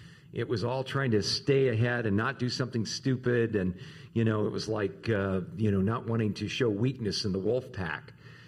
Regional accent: Tucson, Arizona, United States; hey, you know … I'm from Tucson and all this.

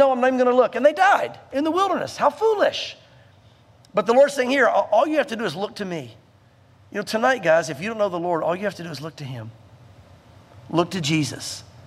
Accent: Southern United States, United States; I remember growing up in the South, and I don't know how it was in other places of the country

